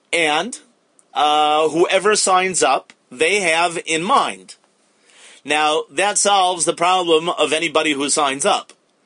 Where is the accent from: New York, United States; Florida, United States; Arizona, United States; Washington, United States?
New York, United States; Riverdale; now in Israel; I remember in my shul in Chutz La'aretz, where I was growing up in Riverdale